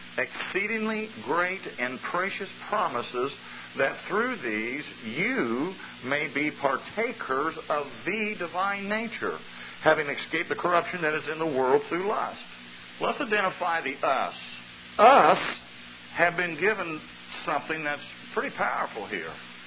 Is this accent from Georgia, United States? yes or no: no; Indiana, United States; I'm from Indiana, and I pastor a church there.